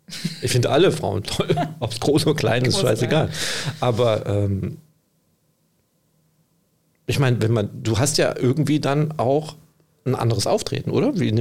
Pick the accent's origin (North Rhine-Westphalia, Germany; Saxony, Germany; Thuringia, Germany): Saxony, Germany; born there; ich bin gebürtiger Sachse, aber ich kann es nicht mehr.